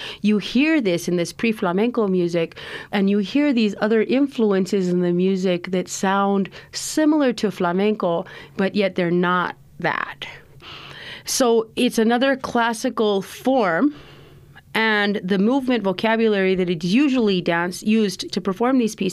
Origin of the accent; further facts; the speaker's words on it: Albuquerque, New Mexico, United States; I'm from Albuquerque.